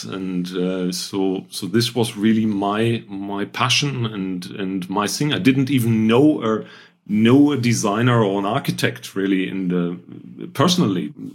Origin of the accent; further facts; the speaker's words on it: North Rhine-Westphalia, Germany; I'm German. I'm trained as an industrial designer. So I'm coming from the Rhine area, close to Düsseldorf and Cologne.